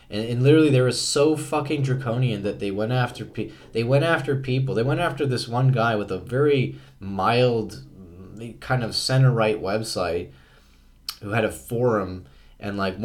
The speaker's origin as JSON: {"language": "English", "country": "Canada", "tie": "born or raised there", "said": "I grew up in Canada"}